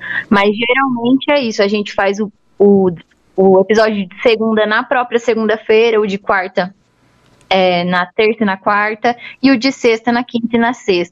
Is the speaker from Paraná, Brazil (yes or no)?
yes; Curitiba, Paraná, Brazil; accent: Curitiba accent; elas repetem as frases com o nosso sotaque curitibano.